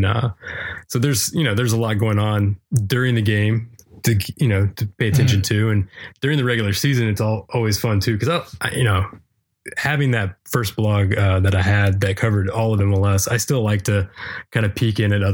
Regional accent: West Virginia, United States; Yeah. So I'm originally from West Virginia. Grew up there. Went to school at West Virginia University and moved down here shortly after.

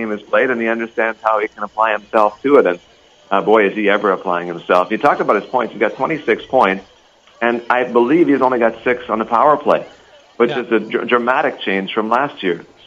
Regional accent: Castlegar, British Columbia, Canada; We grew up in Castlegar, BC.

